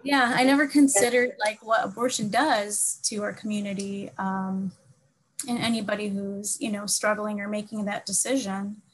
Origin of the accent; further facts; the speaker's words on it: Detroit, Michigan, United States; also born or lived in San Diego; I was also born in Detroit. I was raised mostly in Detroit, but I think I was about 11 or 12 years old. We moved to California and San Diego, and then we moved back to Michigan